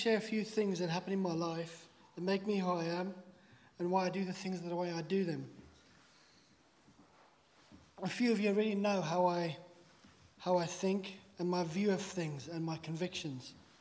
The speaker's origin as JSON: {"language": "English", "country": "Zimbabwe", "tie": "born or raised there", "said": "As you know, I was born in Zimbabwe. I grew up on a farm"}